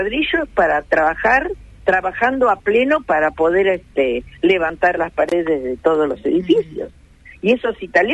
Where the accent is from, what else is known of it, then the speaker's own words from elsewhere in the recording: Uruguay; y conste que yo soy uruguaya, no soy argentina.